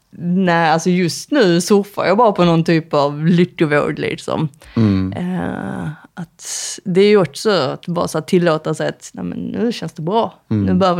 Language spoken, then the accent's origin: Swedish; Skåne, Sweden; accent: Scanian; Att jag pratar väldigt fort på skånska.